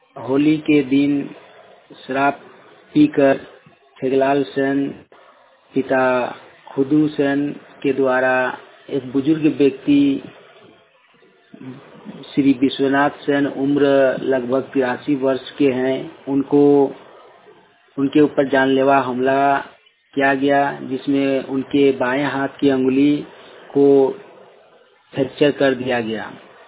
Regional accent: Kasmar, Jharkhand, India; ग्राम कसमार चट्टी, थाना कसमार, पोस्ट कसमार, जिला बोकारो का रहने वाला हूँ।

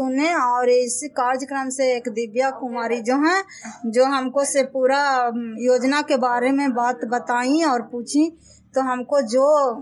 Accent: Fatehpur, Bihar, India; घर फतेहपुर है, पंचायत मकरौता है, जिला नालंदा और कराय पसराय प्रखंड की निवासी हूँ

